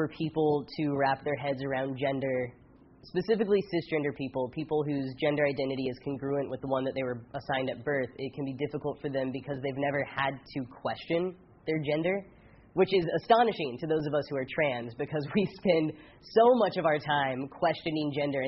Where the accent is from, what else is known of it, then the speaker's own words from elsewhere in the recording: Texas, United States; I hardly had any gay or queer role models growing up in Texas in the 90s.